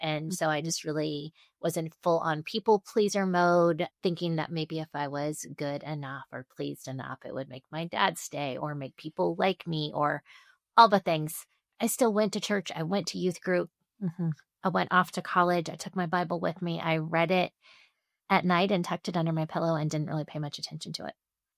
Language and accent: English; Columbus, Ohio, United States; I am a Midwest girl. I grew up in Columbus, Ohio.